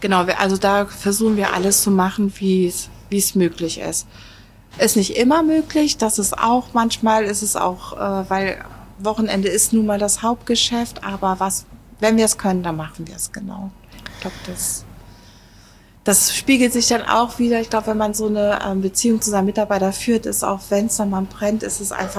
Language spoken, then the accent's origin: German; Rhineland-Palatinate, Germany; accent: Palatine; bei mir geht ja manchmal auch noch mein pfälzisches Dialekt durch.